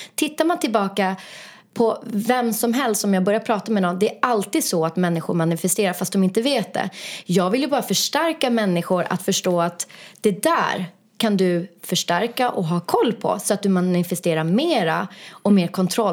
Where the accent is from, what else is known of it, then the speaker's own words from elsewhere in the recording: Luleå, Norrbotten County, Sweden; now in Stockholm, Sweden; jag är från Luleå